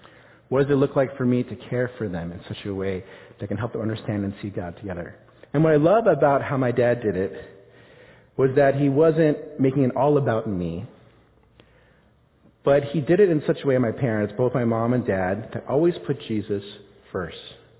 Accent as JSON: {"language": "English", "town": "Irvine", "region": "California", "country": "United States", "tie": "born or raised there", "said": "I think about now growing up in Irvine and how the access to education I have here versus maybe in the Philippines."}